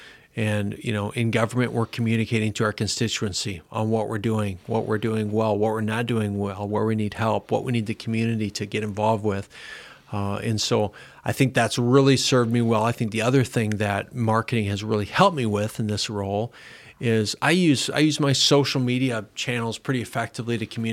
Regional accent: Minnesota, United States; I grew up in Minnesota. It's changed a lot since I grew up there. Moved to Sioux Center, Iowa for college.

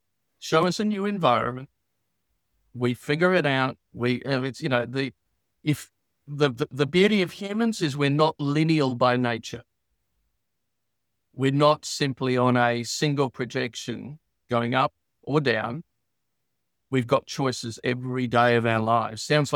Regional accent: Australia; because I come from Australia

